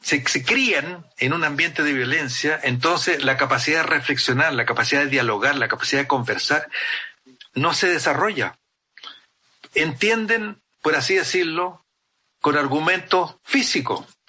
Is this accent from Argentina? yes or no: yes; Argentina; somos mucho los argentinos, ¿se fija?